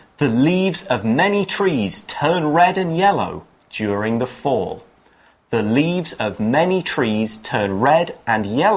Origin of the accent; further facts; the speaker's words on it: England, United Kingdom; and I'm from England,、mm-hmm. so I know that one.